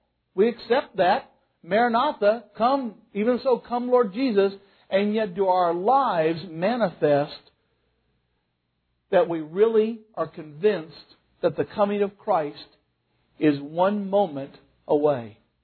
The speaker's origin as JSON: {"language": "English", "town": "Boonville", "country": "United States", "tie": "born or raised there", "said": "In my hometown of Boonville, there's this wonderful bread store right on Main Street."}